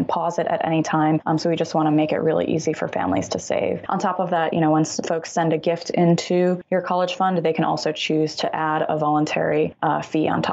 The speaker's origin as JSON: {"language": "English", "region": "Illinois", "country": "United States", "tie": "born or raised there", "lives_now": "California, United States", "said": "So if you live in one of those states like Illinois, for example, which is my home state, then it would pay to take a look at the Illinois plan. If you don't live in one of those states, so currently I'm in California"}